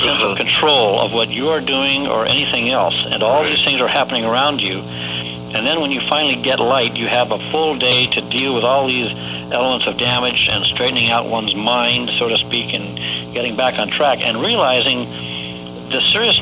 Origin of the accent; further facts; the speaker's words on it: California, United States; also born or lived in Phoenix, United States; Basically, I was born in Phoenix, Arizona, but 6 months after that, during wartime, my mother came back to California. I've been here ever since.